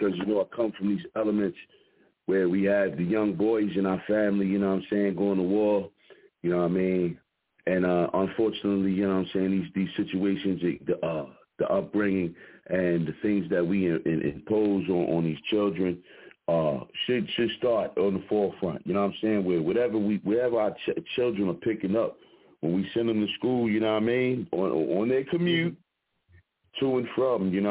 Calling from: Philadelphia, Pennsylvania, United States

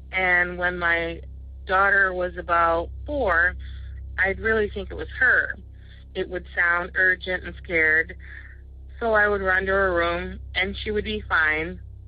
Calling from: Michigan, United States; I am from Michigan.

